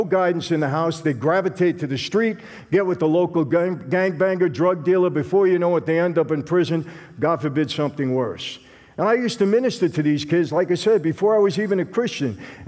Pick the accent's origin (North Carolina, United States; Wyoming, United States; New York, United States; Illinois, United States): New York, United States; Brooklyn; also born or lived in Long Island; when I'm a kid growing up in Brooklyn, later on Long Island